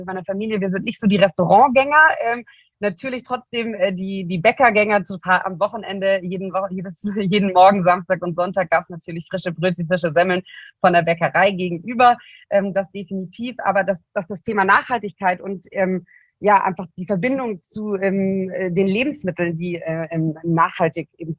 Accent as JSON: {"language": "German", "town": "Munich", "region": "Bavaria", "country": "Germany", "tie": "born or raised there", "said": "Ich bin gebürtige Münchnerin. Meine Eltern kommen aber aus dem schönen Allgäu. Und ich habe aber fast mein ganzes Leben hier in München verbracht"}